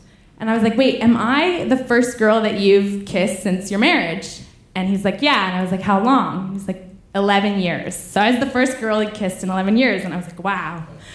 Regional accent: Paris, Île-de-France, France; I'm like, oh, the thing is I'm from Paris, so I cannot tell you where to go

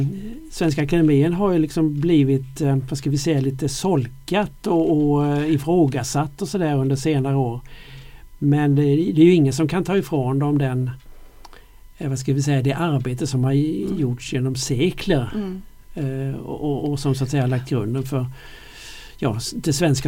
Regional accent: Mönsterås, Kalmar County, Sweden; now in Blekinge, Sweden; jag är ju från Mönsterås från början. Och sen hade jag då gått journalisthögskolan i Stockholm.

